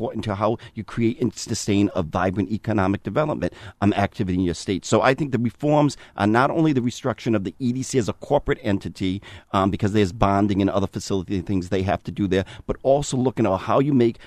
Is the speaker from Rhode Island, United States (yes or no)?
yes; Providence, Rhode Island, United States; I'm a child of Providence, born and raised in Providence, lived in Providence all my life.